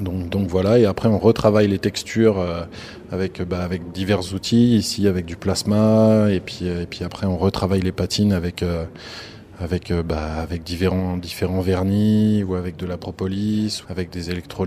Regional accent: Hauts-de-France, France; moi je viens de Ensovillé à côté de Beauvais. Dans l'Oise.

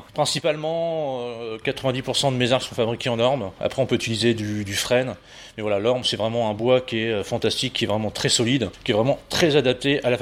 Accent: Martigny-Courpierre, Hauts-de-France, France; Je suis de l'Aisne, oui, à côté de l'Aisne, à Martigny-Corpières.

